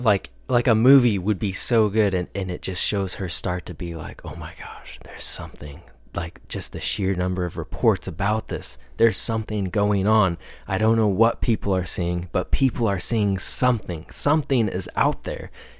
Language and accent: English; Midwest, United States; accent: Midwestern; As you can tell, people, our Midwest accents need some work.